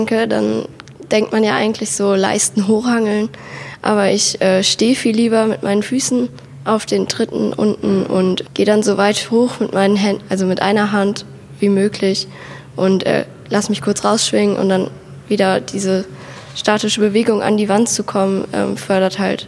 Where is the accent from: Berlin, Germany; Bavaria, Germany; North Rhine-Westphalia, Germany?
North Rhine-Westphalia, Germany; Wesseling; ich bin 18 Jahre alt. Ich komme aus Wesseling